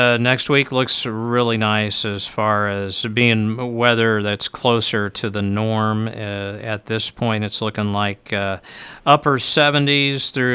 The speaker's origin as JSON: {"language": "English", "town": "Lincoln", "region": "Nebraska", "country": "United States", "tie": "born or raised there", "said": "of course, I grew up in Lincoln, but I've been in western Nebraska since the early 90s"}